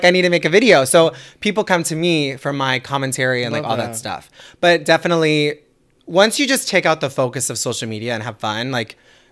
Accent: Nebraska, United States; now in Los Angeles, United States; I would like to say my family is like the Kardashians of Nebraska, or at least my hometown. And yeah, it was just like really small town life.

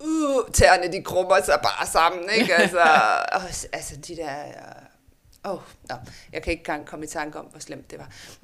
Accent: West Jutland, Denmark; Jeg er jo selv fra Vestjylland.

